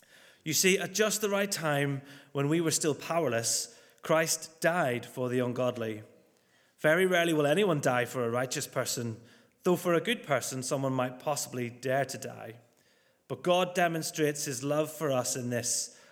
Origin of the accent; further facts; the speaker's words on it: Northern Ireland, United Kingdom; accent: Northern Irish; You might hear in my accent that I've got a bit of a Northern Irish twinge, so if you don't understand a word that comes out of my mouth, that's absolutely fine.